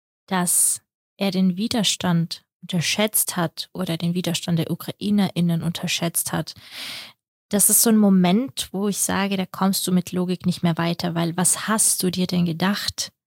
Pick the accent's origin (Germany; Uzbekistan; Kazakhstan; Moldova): Kazakhstan; habe einfach gesagt, ich komme aus Russland, weil wenn du 20 Mal erklären musst, dass Kasachstan ein eigenes Land ist